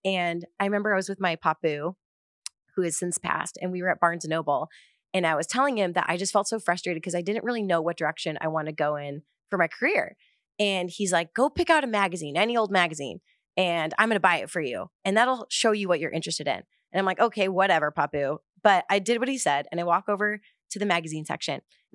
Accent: Carol Stream, Illinois, United States; I grew up in Chicago and grew up in the suburbs of Chicago. Don't be fooled by all the amazing things that Chicago is. I grew up in the suburbs in a little place called Carroll Stream, Illinois, shout out.

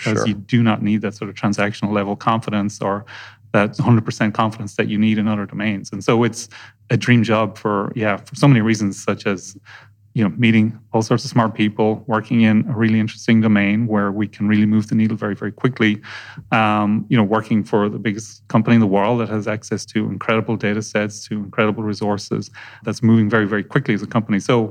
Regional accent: Ireland; when I was growing up in Ireland in the sort of 80s, particularly in the town I grew up in, which was sort of an old shipping town that wasn't doing that well, high unemployment

